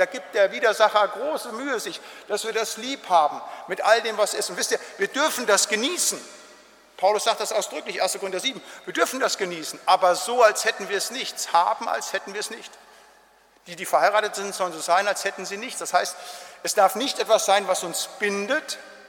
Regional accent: North Rhine-Westphalia, Germany; Also da, wo ich herkomme aus dem Siegerland

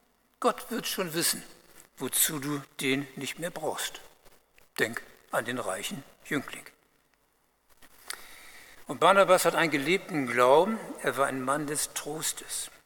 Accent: Bremen, Germany; Ich habe an meine Heimatstadt Bremen gedacht

